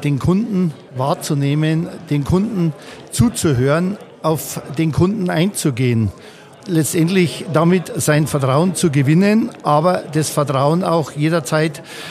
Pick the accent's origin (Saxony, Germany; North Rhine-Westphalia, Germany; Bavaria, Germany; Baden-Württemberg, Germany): Bavaria, Germany; Starnberg; Ich komme aus Starnberg